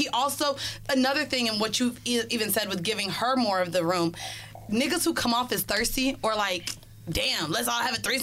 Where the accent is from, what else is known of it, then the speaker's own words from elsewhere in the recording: Florida, United States; Like, bitch, I'm from Florida. I'll beat your ass.